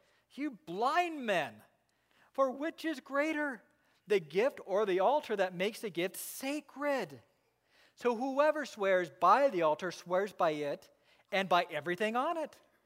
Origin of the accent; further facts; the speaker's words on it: Idaho, United States; I grew up in Idaho, went to Eustick Elementary School